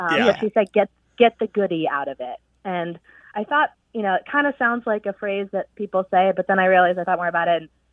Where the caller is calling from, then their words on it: Arlington, Virginia, United States; I'm calling from Arlington, Virginia.